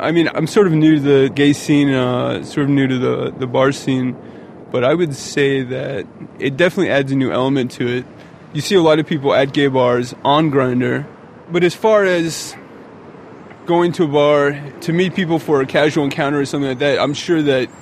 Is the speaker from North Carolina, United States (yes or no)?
yes; North Carolina, United States; I'm 30 years old. I work in real estate, and I am from North Carolina.